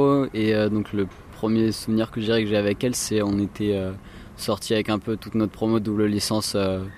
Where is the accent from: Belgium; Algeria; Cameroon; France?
France; Bordeaux, Nouvelle-Aquitaine; Je viens de Bordeaux.